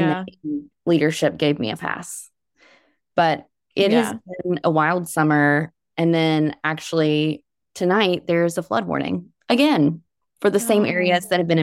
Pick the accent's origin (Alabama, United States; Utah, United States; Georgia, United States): Alabama, United States; now in Vermont, United States; I grew up in Alabama. And so I'm so serious. One of the reasons that I moved to Vermont was because I thought in my head, Vermont is a safe haven